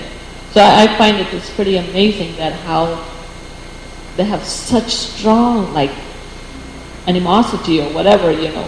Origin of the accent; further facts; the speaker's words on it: Washington, District of Columbia, United States; born there; I was born in Washington, D.C.